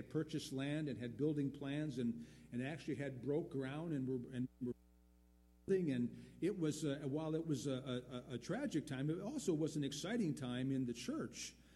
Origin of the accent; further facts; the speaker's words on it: West Bend, Wisconsin, United States; also born or lived in Milwaukee; Prior to that, we had spent a year in West Bend. That was my hometown after we moved out of Milwaukee in 71. My parents, again, moved to West Bend, bought a home there.